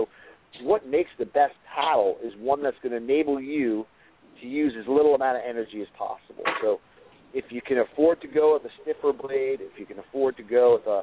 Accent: Long Island, New York, United States; I grew up on Long Island myself

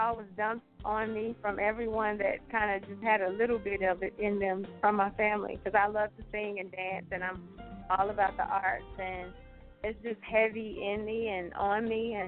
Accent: Los Angeles, California, United States; now in South Carolina, United States; Currently I dwell in South Carolina. I'm originally from Los Angeles

